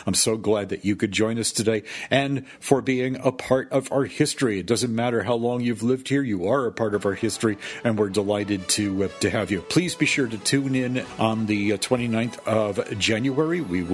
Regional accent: Greenwich, Connecticut, United States; When I was growing up in Round Hill in Greenwich's backcountry

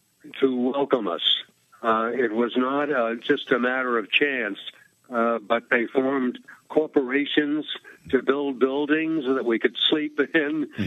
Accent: Brookline, Massachusetts, United States; I was very, very fortunate to grow up in what was called the wealthy town, Brookline, Massachusetts. Mm-hmm. It's a suburb of Boston, and my parents, their folks were immigrants

